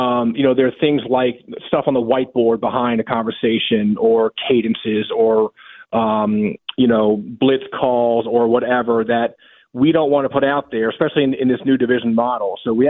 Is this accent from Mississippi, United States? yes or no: no; Reston, Virginia, United States; I'm born and raised in Reston. I'm a Southlakes High School graduate.